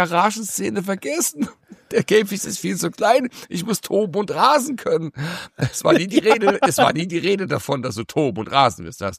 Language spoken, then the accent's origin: German; Germany